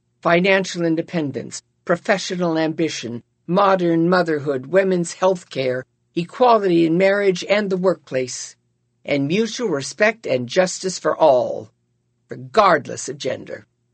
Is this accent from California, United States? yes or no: yes; California, United States; As a Californian, I had always heard that New Yorkers didn't give a shit about anybody but themselves.